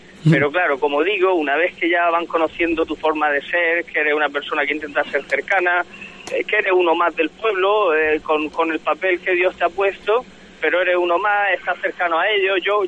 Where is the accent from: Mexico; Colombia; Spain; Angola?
Spain; Region of Murcia; yo soy murciano de pura cepa y con mucha pasión